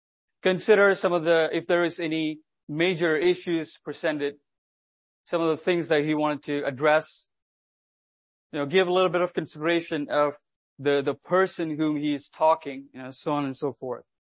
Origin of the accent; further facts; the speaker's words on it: South India, India; now in West Bank, Canada; I love the ocean and the beach and shorelines because I grew up in a small coastal town in South India.